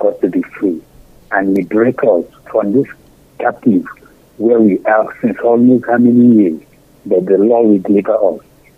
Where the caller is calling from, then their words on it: Iguacha, Nigeria; I'm calling from Iguacha.